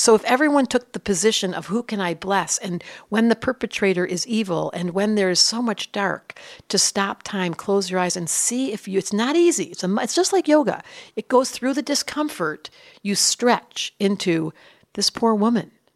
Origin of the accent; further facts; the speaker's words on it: Detroit, Michigan, United States; I grew up in Detroit and my grandfather was murdered